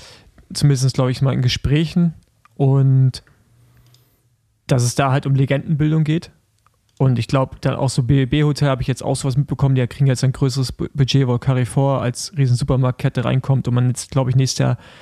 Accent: Germany; Ich bin Deutscher, ich bin Allmann.

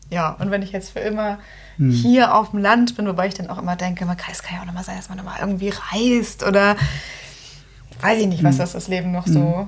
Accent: Hamburg, Germany; Hamburg wird immer meine Heimatstadt sein.

